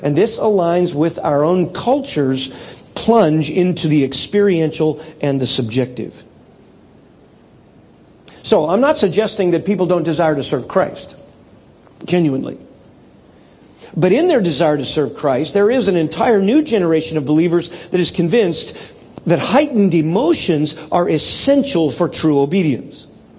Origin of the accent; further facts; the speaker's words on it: California, United States; And he's talking primarily of the generation I grew up with in the California, Southern California area of the United States.